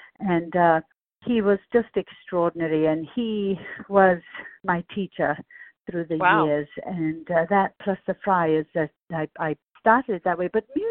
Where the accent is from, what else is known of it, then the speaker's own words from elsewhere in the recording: Assisi, Umbria, Italy; I'm from Assisi, which is a small hill town in the Umbrian countryside that's really smack on central Italy. It's the only region that doesn't butt onto the sea. We are sort of mountain people.